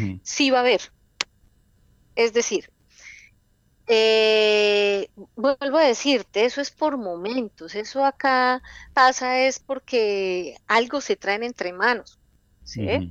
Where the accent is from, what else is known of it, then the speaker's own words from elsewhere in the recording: Colombia; colectivos a los que podamos llegar como pueblo colombiano a compartir estas realidades